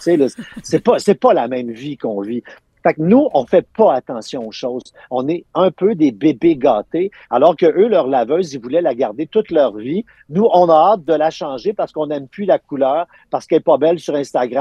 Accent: Quebec, Canada; Je m'excuse, je suis Québécois, je suis Québécoise.

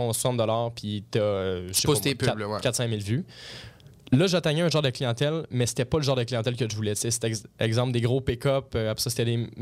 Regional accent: Blainville, Quebec, Canada; moi je suis de Blainville, la rive nord de Montréal.

